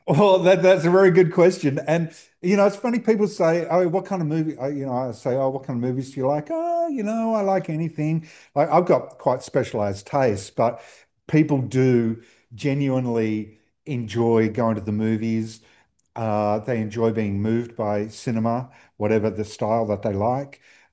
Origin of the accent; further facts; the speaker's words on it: Sydney, New South Wales, Australia; So back in the day when I was a kid, I grew up in Sydney.